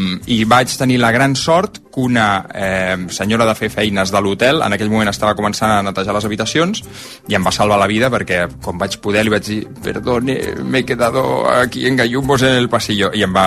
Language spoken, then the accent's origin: Catalan; Sant Feliu de Llobregat, Catalonia, Spain; tinc 42 anys, sóc de Sant Feliu de Llobregat